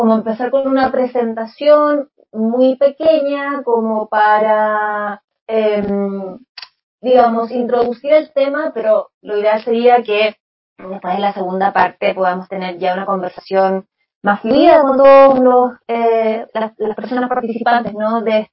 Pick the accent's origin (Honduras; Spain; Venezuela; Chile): Chile; yo soy de Chile